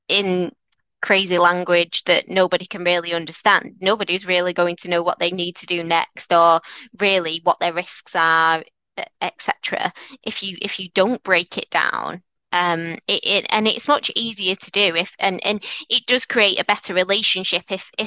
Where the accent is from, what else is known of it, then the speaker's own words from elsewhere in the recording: Manchester, North West England, United Kingdom; accent: Mancunian; You can probably tell from my strong Mancunian accent. I'm from a single parent family in North Manchester.